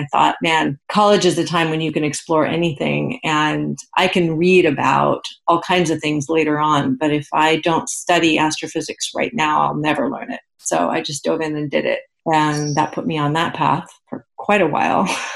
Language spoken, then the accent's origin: English; Malibu, California, United States; I grew up in the Malibu Mountains, sort of in the middle of nowhere. My parents were hippies.